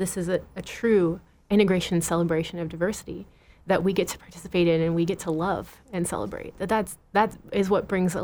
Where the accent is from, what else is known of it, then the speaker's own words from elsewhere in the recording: California, United States; also born or lived in Chicago / Boston; now in Chattanooga, United States; I grew up in California and then moved to Chicago and then moved to Boston and moved to here. So I've lived all over.